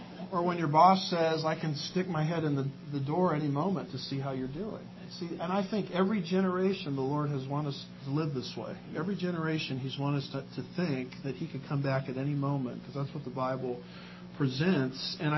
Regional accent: Texas, United States; Now, I'm from Texas, okay? Arm away.

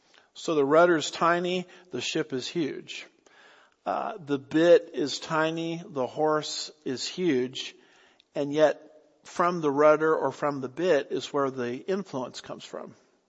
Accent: California, United States; So, you know, I'm from California, and when I was growing up, saw countless forest fires.

